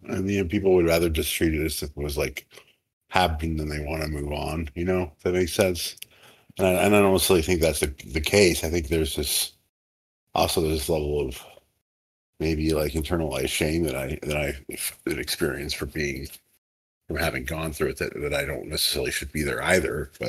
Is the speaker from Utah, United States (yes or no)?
yes; Utah, United States; And I'm from Utah. So I've been to Salt Lake.